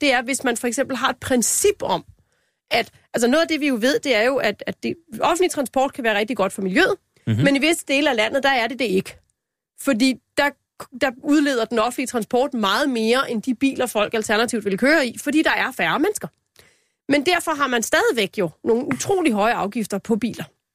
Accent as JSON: {"language": "Danish", "town": "Lyngby", "region": "Capital Region of Denmark", "country": "Denmark", "said": "nu er jeg jo fra Lyngby-Taarbæk Kommune"}